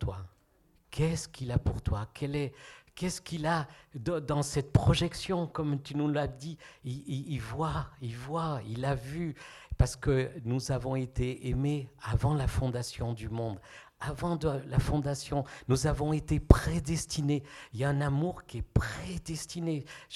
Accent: Rhodes, South Aegean, Greece; moi je viens de l'île de Rhodes.

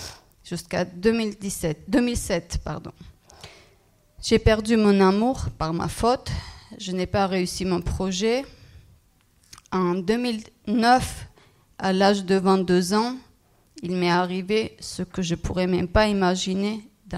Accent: Armenia; French is a second language; moved away as an adult; now in France; je suis arménienne, je viens d'Arménie. Je suis en France depuis 12 ans. J'ai 40 ans, j'ai une fille de 9 ans et je suis célibataire. Je suis née en Arménie dans une famille chrétienne, mais peu croyante.

